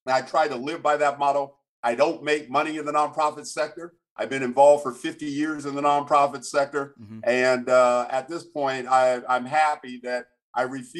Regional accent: Santa Barbara, California, United States; First of all, born and raised in Santa Barbara.

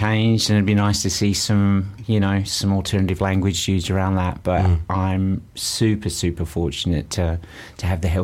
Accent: Australia; accent: Australian; moved away as an adult; now in Brighton, United Kingdom; But essentially, I've lived in the UK for almost 30 years. I'm an Aussie Brit, so mm-hmm. I'm a citizen mm-hmm. of the United Kingdom.

